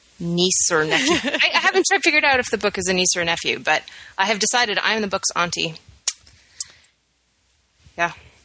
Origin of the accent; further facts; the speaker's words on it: Canada; accent: Canadian; decided we needed to go home and see home and be home for a while. So that will totally bring back my Canadian accent.